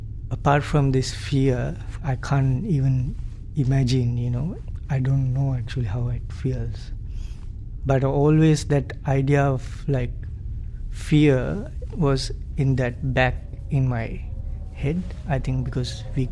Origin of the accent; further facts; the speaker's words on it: Japan; I'm from Japan, and there are lots of natural disasters there.